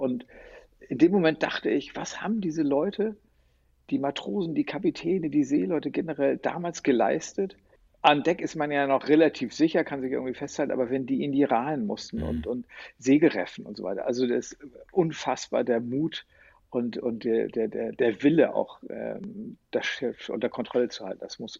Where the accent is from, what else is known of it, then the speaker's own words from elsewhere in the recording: Hamburg, Germany; ich bin zwar Hamburger, aber ehrlich gesagt eine ziemliche Landratte.